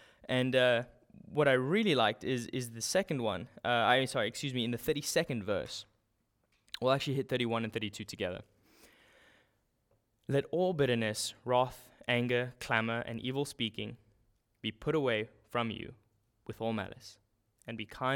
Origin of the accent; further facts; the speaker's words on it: South Africa; I did some martial arts growing up in South Africa